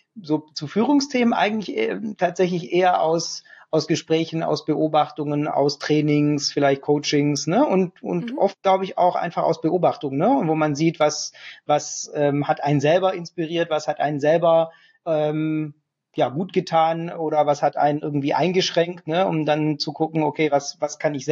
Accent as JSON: {"language": "German", "region": "Southern Germany", "country": "Germany", "tie": "born or raised there", "said": "Aber mein Vater kam aus Vietnam, meine Mutter kommt vom Bodensee. Ich bin tatsächlich in Süddeutschland aufgewachsen, habe da auch meine ersten Arbeits- und Studienerfahrungen dann gemacht, bin da sicherlich auch ein bisschen geprägt worden."}